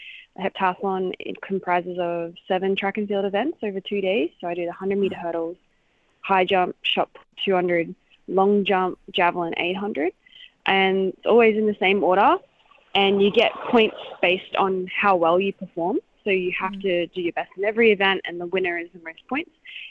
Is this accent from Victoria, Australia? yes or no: no; Townsville, Queensland, Australia; I grew up in Townsville. I grew up in Vincent on the street that was Wawrina.